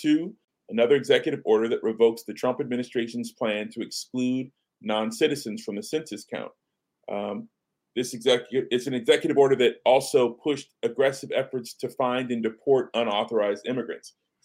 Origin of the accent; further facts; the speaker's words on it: California, United States; I'm a native Californian here.